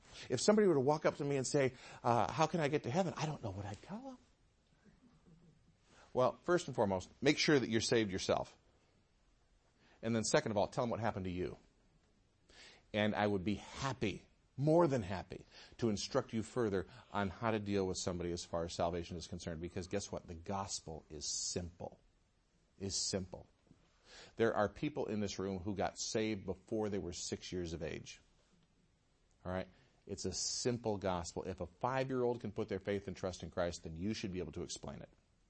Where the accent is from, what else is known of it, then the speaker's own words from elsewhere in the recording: Michigan, United States; I grew up in Michigan. There was a park about a mile from my house that had a man-made mountain.